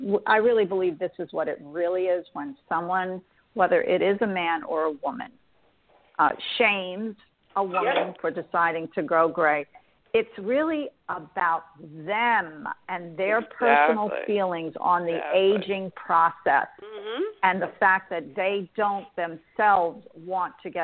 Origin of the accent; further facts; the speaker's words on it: New York City, New York, United States; moved away as an adult; I grew up in New York City. I was there my entire life.